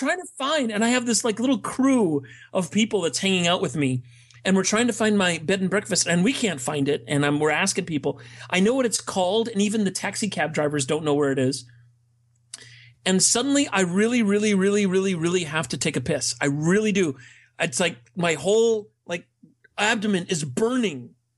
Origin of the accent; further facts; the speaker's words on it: United States; because I'm very proud of being, you know, of being an American.